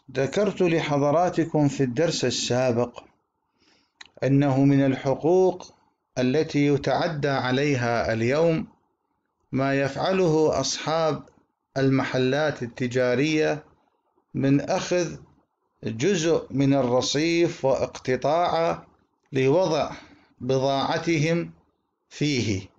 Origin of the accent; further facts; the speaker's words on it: Iraq; نحن عندنا في العراق بلدنا تكثر فيه البطالة